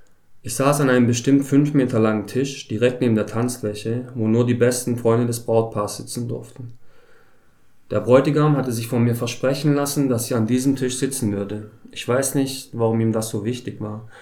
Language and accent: German; Heilbronn, Baden-Württemberg, Germany; Ich komme aus Heilbronn, bin zum ersten Mal in Kiel heute und freue mich sehr, hier zu sein.